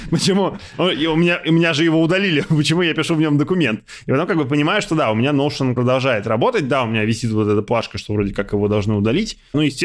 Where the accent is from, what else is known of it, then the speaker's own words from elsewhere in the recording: Russia; ребята из Украины, я из России